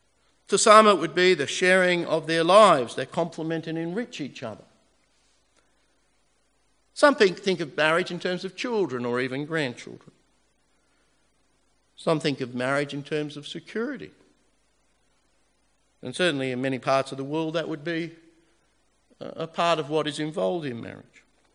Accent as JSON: {"language": "English", "region": "Queensland", "country": "Australia", "tie": "born or raised there", "said": "when I was growing up in Queensland"}